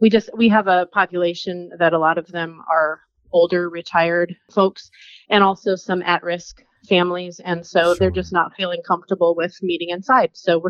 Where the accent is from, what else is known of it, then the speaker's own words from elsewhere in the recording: California, United States; Yes, I'm from California.